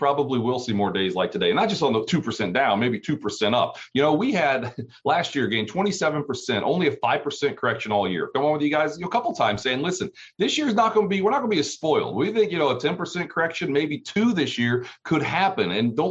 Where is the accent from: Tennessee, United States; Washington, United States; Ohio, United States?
Ohio, United States; Cincinnati; I'm originally from Cincinnati.